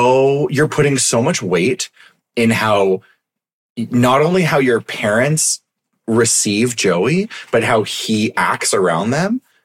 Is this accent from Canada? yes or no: yes; Canada; Just being Canadian at the Niagara Falls.